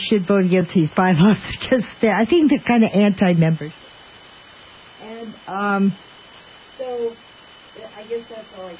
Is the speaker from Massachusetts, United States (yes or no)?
no; Oregon, United States; I grew up on Mount Hood, for instance, and during a windstorm, trees would get knocked over